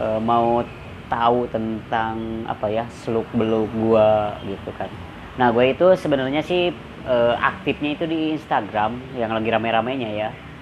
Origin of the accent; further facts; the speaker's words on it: Garut, West Java, Indonesia; gue itu berasal dari kota Garut. Gue umur sekarang udah mau 27 tahun, kelahiran 93.